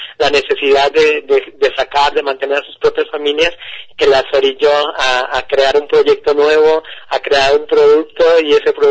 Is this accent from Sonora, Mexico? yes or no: no; El Grullo, Jalisco, Mexico; yo vengo del Grullo